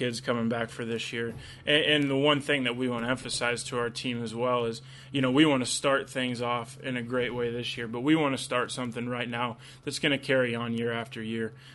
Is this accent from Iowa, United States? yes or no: yes; Atlantic, Iowa, United States; growing up in Atlantic, coming from here and having some of the experiences that I was fortunate enough to have as a student athlete here in Atlantic